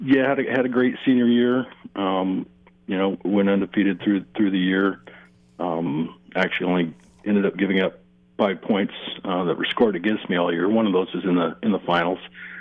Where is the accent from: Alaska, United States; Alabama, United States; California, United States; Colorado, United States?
Colorado, United States; Fruita; But kind of the cool thing about growing up in Fruita is you learn so much from all the wrestlers that came before you